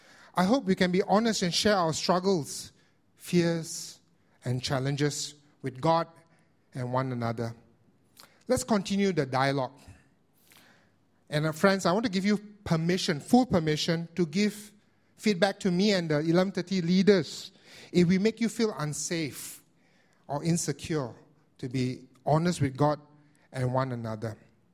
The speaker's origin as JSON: {"language": "English", "country": "Indonesia", "said": "In my home country of Indonesia, we're going to elect a new president in April."}